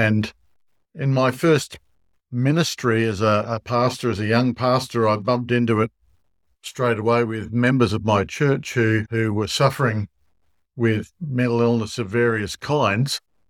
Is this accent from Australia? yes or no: yes; Australia; now in St. Louis, United States; So I'm a Lutheran pastor, and if you're listening to my voice, you'll quickly work out that I'm not from around these parts. I'm an Australian. And that's where I lived and worked with the Lutheran Church of Australia until a year ago